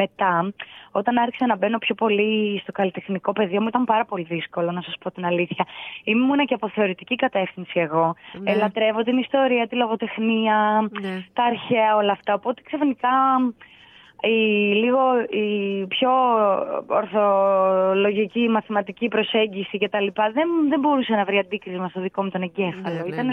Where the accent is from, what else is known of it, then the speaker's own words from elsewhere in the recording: Thessaloniki, Central Macedonia, Greece; Εγώ είμαι από τη Θεσσαλονίκη, ζω τα περισσότερα χρόνια της ζωής μου στη Θεσσαλονίκη. Βέβαια τώρα είναι η τελευταία παραγωγή που κάνω αυτή εδώ, καθώς μετακομίζω και εγώ στην Αθήνα τον Νοέμβρη.